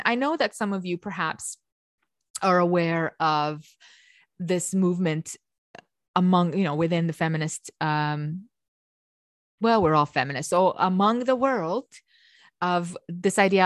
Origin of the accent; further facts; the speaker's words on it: Romania; growing up in Romania, the way we read is the way it's written.